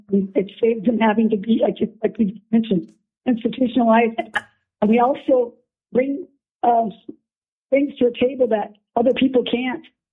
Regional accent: Alaska, United States; I was born and raised in Alaska, 67 years, and I started out in Fairbanks attending nursing school, and then went to Anchorage attending nursing school, and worked in Sitka in the hospital

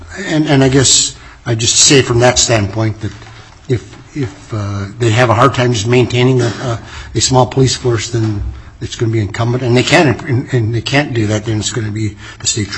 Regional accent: Golovin, Alaska, United States; there was a shooting in my hometown of Golovin

